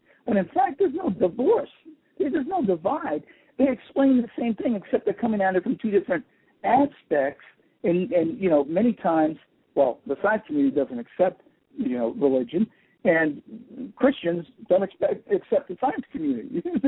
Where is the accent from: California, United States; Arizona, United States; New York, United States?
California, United States; I'm from Southern California.